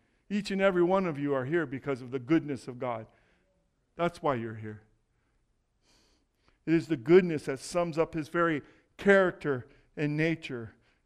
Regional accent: Jackson, California, United States; And it brought me back to memories when I was growing up in Jackson, California.

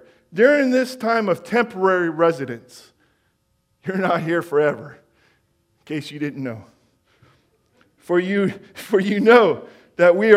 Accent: California, United States; You know, growing up in Northern California, I know what it's like to float down a river.

